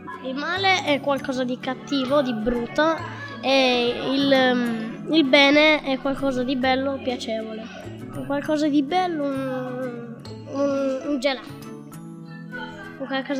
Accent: Nuoro, Sardinia, Italy; born there; io sono nato a Nuoro però vivo a Forni. Ho 10 anni, quasi 11

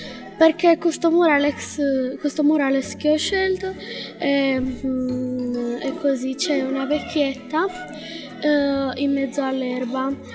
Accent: Fondi, Lazio, Italy; sono di Fondi

